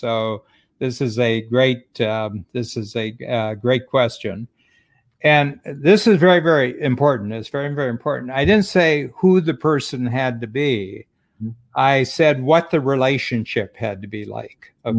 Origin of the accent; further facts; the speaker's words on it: United States; now in Canada; I'm American, but I've been living in Canada for almost 50 years, and I have a home in Chicago too. So, I'm both citizenships.